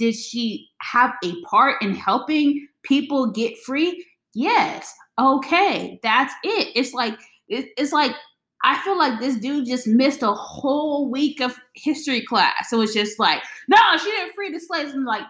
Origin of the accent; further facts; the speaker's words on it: Canada; I'm Canadian.